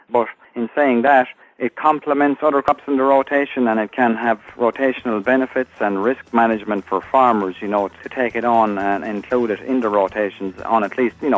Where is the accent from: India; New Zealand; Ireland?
Ireland; moved away as an adult; now in United States; I came to Kentucky from Ireland in 2004